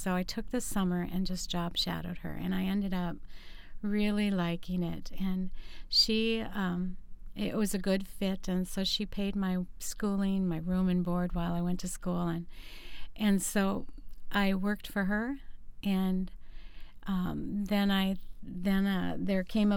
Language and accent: English; Detroit Lakes, Minnesota, United States; I am from Detroit Lakes originally, born and raised here. I am went to school in both Detroit Lakes and Frazee.